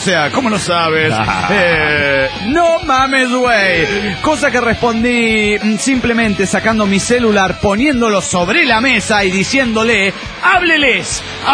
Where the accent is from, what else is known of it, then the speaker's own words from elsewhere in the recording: Mexico City, Mexico; del DF mexicano.